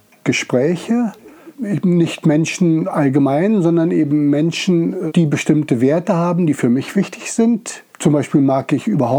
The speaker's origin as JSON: {"language": "German", "town": "Prenzlau", "region": "Brandenburg", "country": "Germany", "tie": "born or raised there", "said": "Ich bin ein Ur-Uckermärker. Habe also die Schule auch hier in der Uckermark besucht. Ich habe dann anschließend in Greifswald studiert."}